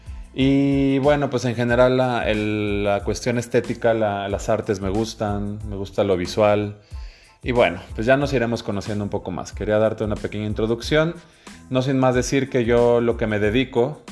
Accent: Mexico City, Mexico; born there; now in Guadalajara, Mexico; Es todo un nombre de novela. Nací en la Ciudad de México un 4 de octubre de 1986, para que grabes la fecha y me mandes algún regalo por ahí. Y actualmente radico en la ciudad de Guadalajara, Jalisco. Tengo 33 años

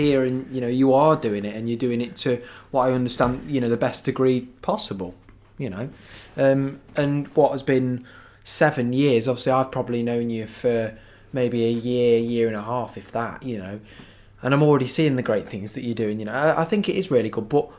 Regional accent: Beeston, East Midlands, United Kingdom; Obviously, I'm from Beeston. I do go to Stapleford every now and then, but I'm obviously more in Beeston because obviously this is just where I live.

